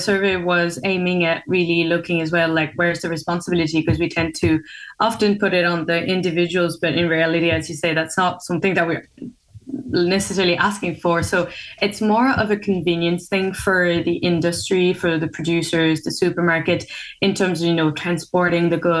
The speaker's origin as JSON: {"language": "English", "country": "France", "said": "so I come from France and we do have them in a lot of supermarkets."}